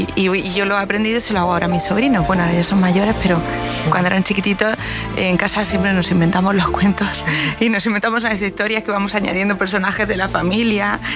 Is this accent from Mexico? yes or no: no; Granada, Andalusia, Spain; also born or lived in Madrid; Nací en Madrid, pero me crié en Granada, exacto, sí.